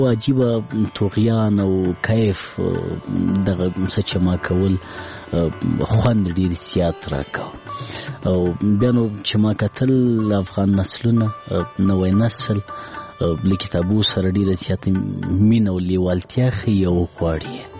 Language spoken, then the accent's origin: Pashto; Laghman, Afghanistan; زه په لغمان کې پیدا شوم، په لغمان کې رالوی شوم، خوانسی مې په لغمان کې لوستې،